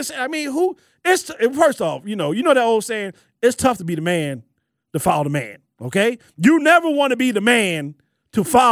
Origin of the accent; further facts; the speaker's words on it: Maryland, United States; the Maryland Terrapins, my home state, once again, a basketball school, scored 10.